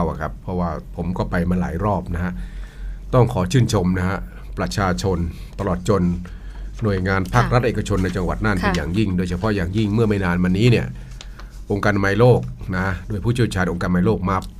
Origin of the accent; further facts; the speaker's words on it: Northern Thailand, Thailand; แต่ว่าผมเนี่ยคนเหนือจะไปอีสานเพราะว่าอากาศที่อีสานเนี่ยเขาบอกว่าเย็นจัดตอนนี้นะ